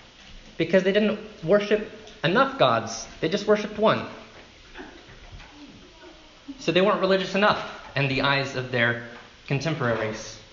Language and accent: English; Southern United States, United States; accent: Southern; In case my southern accent betrayed me, your thanking, as in Thanksgiving, reveals your thinking